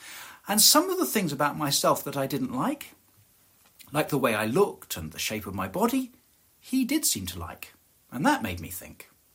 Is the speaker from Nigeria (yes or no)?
no; Scotland, United Kingdom; Rowan Williams has a quip about the English, which as a Scot I rather like.